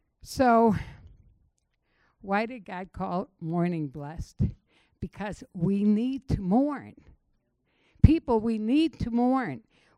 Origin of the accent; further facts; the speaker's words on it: Detroit, Michigan, United States; And so I remember growing up in Detroit